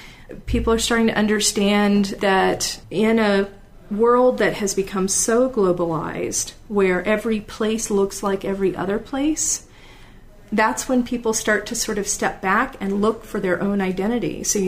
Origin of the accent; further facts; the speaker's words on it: Williamsburg, Virginia, United States; In part, I think, from growing up in Williamsburg, Virginia, where Baldwin Brass did candlesticks and decorative lighting